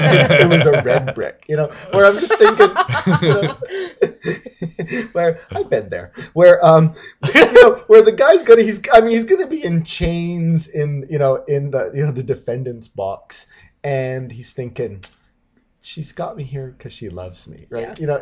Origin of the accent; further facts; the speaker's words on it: Canada; And as a Canadian, I get it. I'm doubly proud.